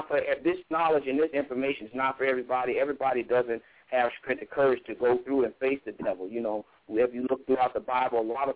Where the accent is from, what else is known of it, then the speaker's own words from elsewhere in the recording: Chicago, Illinois, United States; He didn't know I was raised in Chicago where RICO started at with Al Capone.